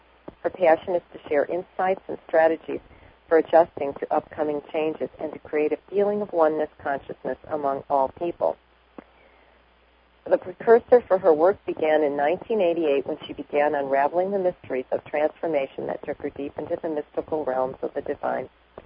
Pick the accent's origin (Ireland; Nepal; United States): Ireland; I'm also Irish.